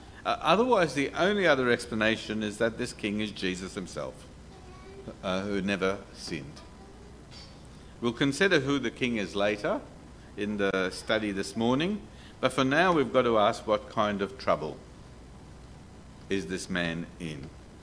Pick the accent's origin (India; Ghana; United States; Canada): India; And if you're getting upset, I'm Indian, folks, so take it easy.